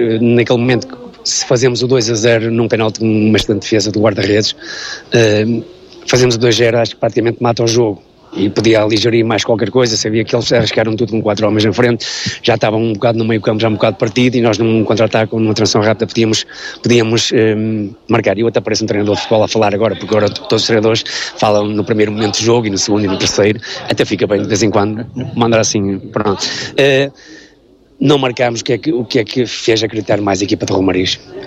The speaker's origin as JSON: {"language": "Portuguese", "town": "Lourosa", "region": "Aveiro", "country": "Portugal", "tie": "born or raised there", "said": "Eu estive em Lourosa, vivo em Lourosa, nasci e fui criado em Lourosa, tenho a minha vida toda feita lá."}